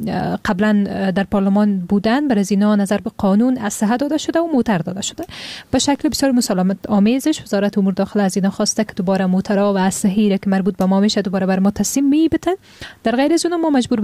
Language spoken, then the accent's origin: Persian; Afghanistan